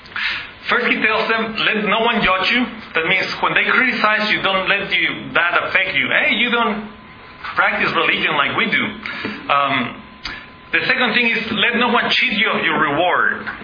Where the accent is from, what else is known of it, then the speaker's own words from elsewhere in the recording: Mexico; I grew up in Mexico with Catholic people, and usually infant baptism doesn't help anyone.